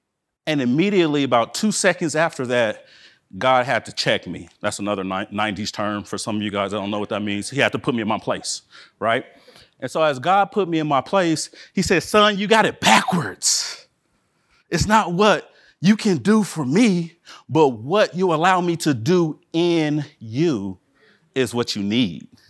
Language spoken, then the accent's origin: English; California, United States; also born or lived in Fresno / Denver / Montana; I'm a Californian, born in Fresno, then immediately moved to Denver, and then moved to Montana, then moved back home to Northern California as a elementary school student.